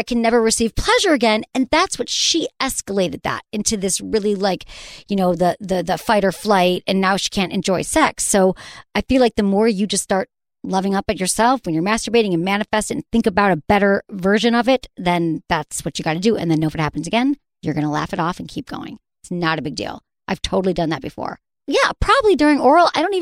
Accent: Michigan, United States; I was in Michigan. I'm from Michigan, driving to Chicago

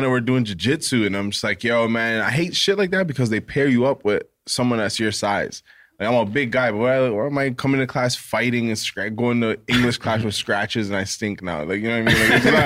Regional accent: Jamaica; Oh yeah, we're Jamaican.

